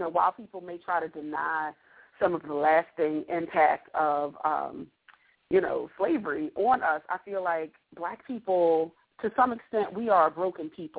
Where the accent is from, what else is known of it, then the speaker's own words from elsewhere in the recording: Philadelphia, Pennsylvania, United States; I'm from Philadelphia. We both went away to college, both went to historically black colleges.